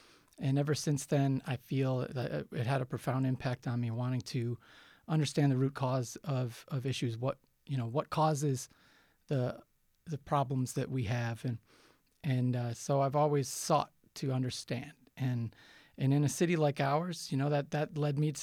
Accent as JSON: {"language": "English", "town": "Kenmore", "region": "New York", "country": "United States", "tie": "born or raised there", "also_born_or_lived": "Buffalo", "said": "You know, I'm a fourth generation Buffalonian. I was raised in Kenmore because of no residency requirement. I'm a son of a firefighter, Buffalo firefighter, but born here, raised nearby"}